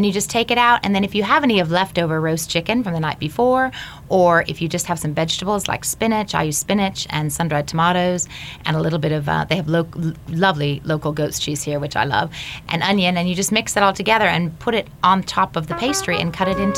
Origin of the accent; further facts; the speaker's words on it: California, United States; also born or lived in Pennsylvania, United States / Minnesota, United States / Chicago, United States; I was born in California.